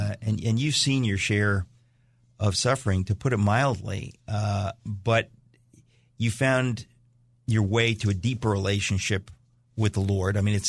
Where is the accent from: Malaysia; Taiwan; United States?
United States; Danbury, Connecticut; I grew up in Danbury, Connecticut, where people hunt and fish and stuff.